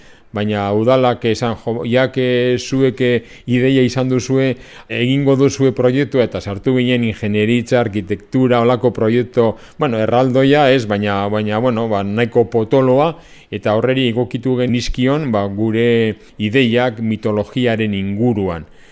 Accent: Bilbao, Basque Country, Spain; born there; now in Durango, Spain; Jaiotzez bilbotarra naz, baina 44 urte daramatzate Durangon bizitzen, beraz Durangarra ere sentitzen naz.

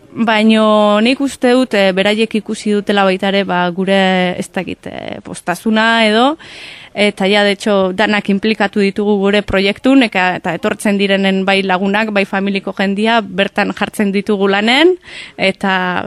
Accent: Madrid, Community of Madrid, Spain; now in Beizama, Spain; Berez izatez, Madrildarra naiz. Eta Beizamara jo nintzen orain dela 4 urte

